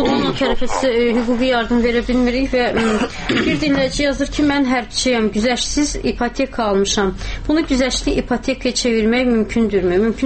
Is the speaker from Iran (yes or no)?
no; Russia; Mən özüm Rusiyadanam.